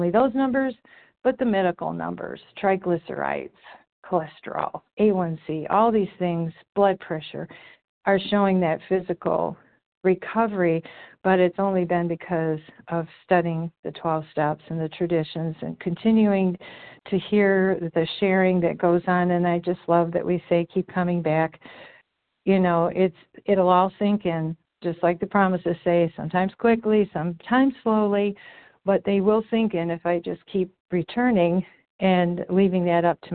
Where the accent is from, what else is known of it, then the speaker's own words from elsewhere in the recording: Oregon, Ohio, United States; I'm from Oregon, Ohio.